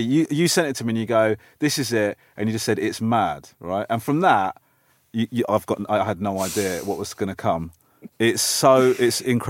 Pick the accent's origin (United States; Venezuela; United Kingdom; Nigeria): United Kingdom; I'm growing up as a British person of Sri Lankan heritage and I'm proud of my heritage, but I consider myself British through and through.